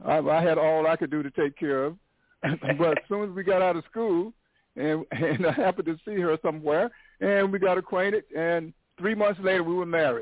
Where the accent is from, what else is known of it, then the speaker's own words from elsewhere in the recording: Auburn, Alabama, United States; also born or lived in Tuskegee; I was born in Tuskegee, but I wasn't from Tuskegee. I was from a small town called Auburn, Alabama, maybe about 12 miles northeast of Tuskegee, most of a Caucasian town.